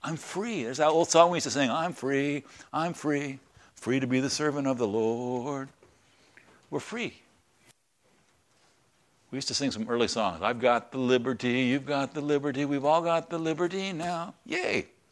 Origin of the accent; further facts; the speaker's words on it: San Antonio, Texas, United States; born there; I was born in San Antonio, Texas